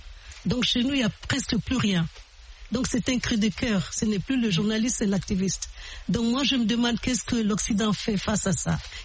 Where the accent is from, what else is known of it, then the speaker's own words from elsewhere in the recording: Bandiagara, Mopti, Mali; also born or lived in Bamako; Moi je suis Dogon. Je suis originaire. Je suis née à Bamako. Je suis de Bandiagara, le pays de Gon.